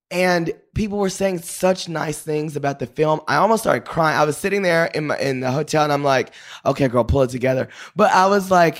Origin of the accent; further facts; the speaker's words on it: Paris, Texas, United States; You know, I grew up in Paris, Texas.